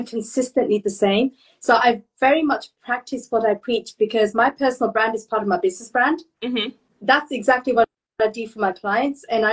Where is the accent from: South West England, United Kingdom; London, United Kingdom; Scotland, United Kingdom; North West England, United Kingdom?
London, United Kingdom; So I'm from London originally